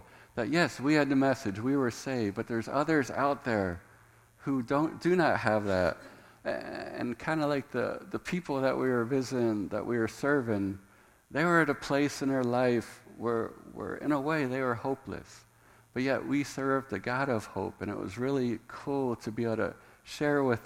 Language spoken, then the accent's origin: English; Indiana, United States; also born or lived in Maryland / Thailand; I was born in Maryland. I grew up in Indiana. Sandy grew up in Jersey. And then we just spent like the last 19 years in Thailand.